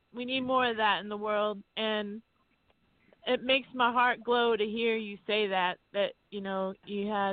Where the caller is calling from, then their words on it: Massachusetts, United States; I'm calling from Massachusetts.